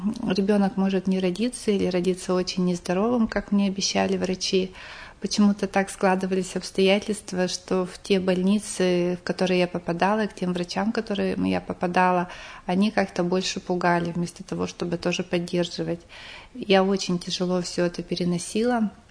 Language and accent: Russian; Polunochnoye, Sverdlovsk Oblast, Russia; Я приехала даже не из города, а из поселка Полуночное, это север Свердловской области, за Ивделем, ну, то есть очень далеко.